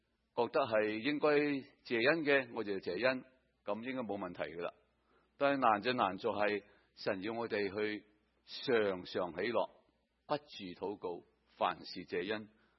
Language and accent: Cantonese; Guangdong, China; 我哋广东人可以有时讲话好开心。